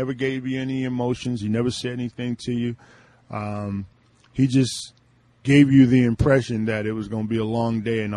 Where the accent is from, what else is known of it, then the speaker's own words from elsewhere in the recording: New Jersey, United States; Well, one, growing up in New Jersey.